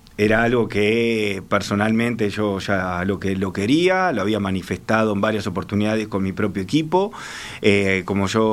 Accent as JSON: {"language": "Spanish", "region": "Montevideo", "country": "Uruguay", "said": "Yo soy un montevideano que me quiero, cada vez que me levanto pienso cómo puedo hacer algo para mejorar mi ciudad"}